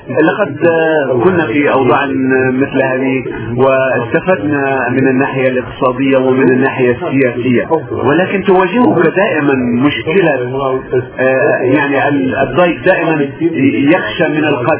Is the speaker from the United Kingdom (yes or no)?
yes; United Kingdom; وأنا بريطاني أقف أقول لهم